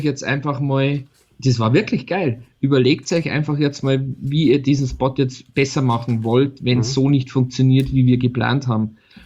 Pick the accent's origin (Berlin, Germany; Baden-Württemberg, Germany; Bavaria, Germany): Bavaria, Germany; Altötting; ich bin bekennender Katholik. Ich komme aus Altötting.